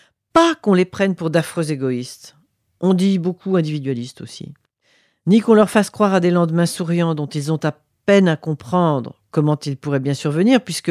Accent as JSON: {"language": "French", "region": "Provence-Alpes-Côte d'Azur", "country": "France", "tie": "born or raised there", "said": "au cours de promenades dans mon village natal de Provence ?"}